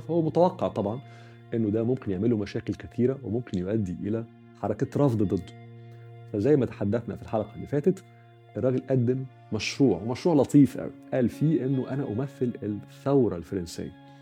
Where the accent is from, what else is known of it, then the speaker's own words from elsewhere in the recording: Egypt; نفس الرسالة عندنا في مصر